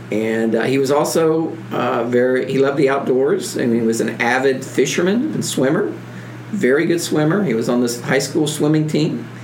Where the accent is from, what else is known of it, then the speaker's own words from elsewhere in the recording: Appalachia, United States; I'm Appalachian. I was born Appalachian.